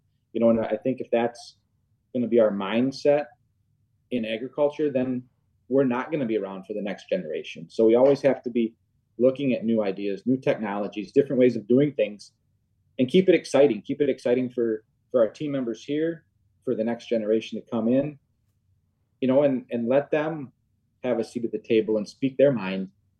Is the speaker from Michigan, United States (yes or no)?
yes; Michigan, United States; born there; I was born in Michigan. My grandparents had a dairy farm